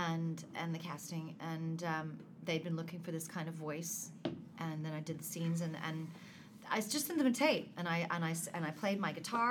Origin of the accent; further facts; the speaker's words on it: Panama City, Florida, United States; also born or lived in Denver; Well, I was born in Denver, Colorado, but then my parents were 15 and 16 when I was born. So then my grandparents moved to Panama City, brought me with them along with my mother